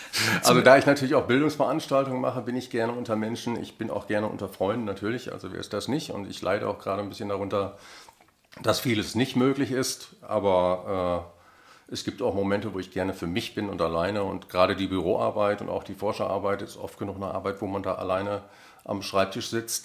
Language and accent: German; Münster, North Rhine-Westphalia, Germany; moved away as an adult; Ja, ich komme aus der Fahrradstadt, genau.